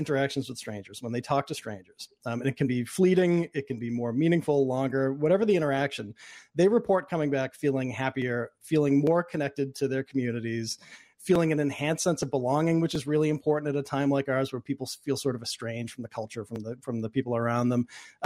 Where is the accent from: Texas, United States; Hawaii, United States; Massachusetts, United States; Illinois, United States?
Massachusetts, United States; Boston; born or raised there